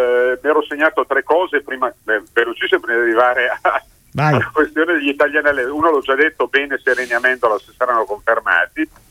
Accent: Modena, Emilia-Romagna, Italy; sono modenese come Stefano Vaccari

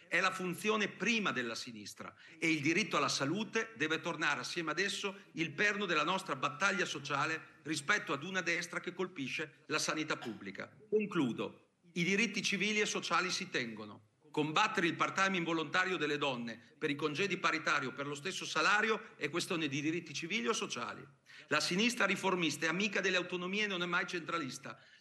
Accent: Emilia-Romagna, Italy; lo dico da Emiliano Romagnolo

